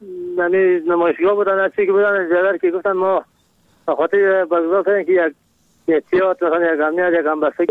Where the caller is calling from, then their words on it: Kabul, Afghanistan; از کابل هستم.